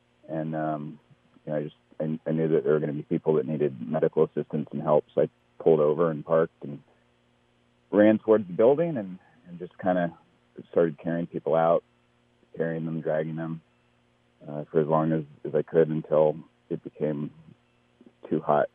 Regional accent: California, United States; And I came back to California. I'm from the Bay Area.

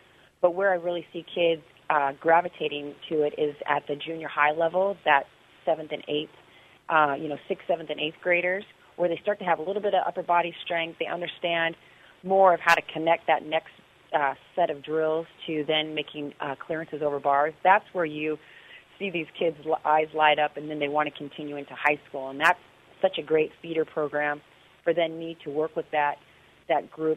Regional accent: California, United States; I've been able to start one in Sacramento near my hometown

